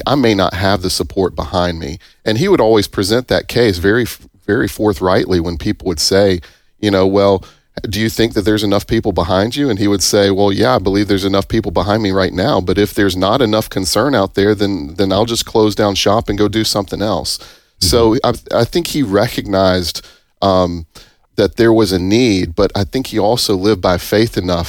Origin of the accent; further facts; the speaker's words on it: Tupelo, Mississippi, United States; I grew up here in Tupelo, and my parents were supporters of the ministry.